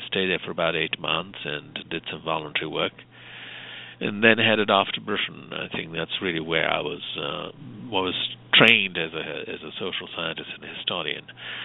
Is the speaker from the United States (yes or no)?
no; Mozambique; I was born and brought up in Mozambique, educated by Cambodians and then Jesuits, and then I entered in Sufi monastic orders.